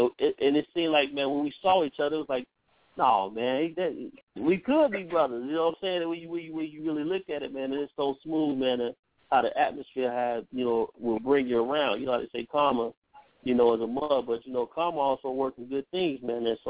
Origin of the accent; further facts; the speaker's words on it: Chicago, Illinois, United States; I'm from Chicago, man. We all from the North Pole, man, North Side.